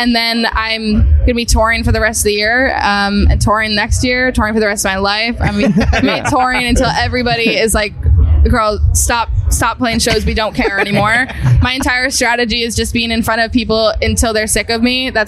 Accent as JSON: {"language": "English", "region": "Massachusetts", "country": "United States", "said": "outside of Boston."}